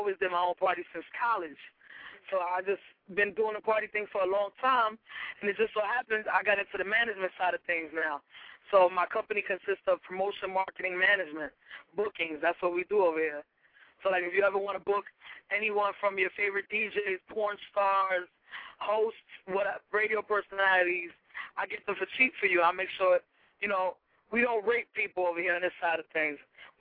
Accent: Jersey City, New Jersey, United States; You know I'm from Jersey City.

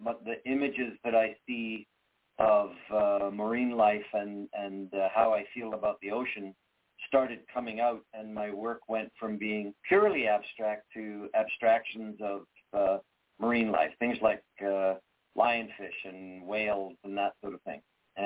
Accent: England, United Kingdom; born there; parents taught me to swim when I was 6 months old in London, England. I was born near London. And by the time I was five in 1963

